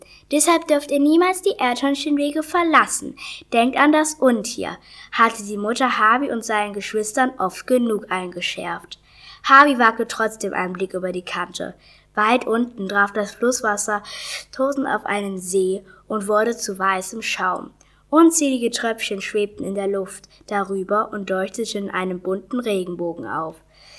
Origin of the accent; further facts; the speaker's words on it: Erfurt, Thuringia, Germany; Ich komme aus Erfurt und bin in der Thomas-Mann-Grundschule. Das ist eine Grundschule und ich bin auch 10 Jahre alt und ich bin 4. Klasse.